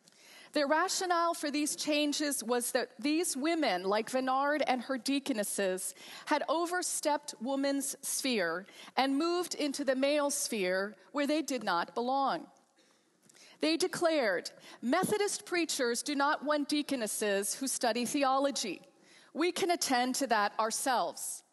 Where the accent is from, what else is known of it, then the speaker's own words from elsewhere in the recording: Cincinnati, Ohio, United States; I grew up in Cincinnati just up the road and had the chance to go home last night before last.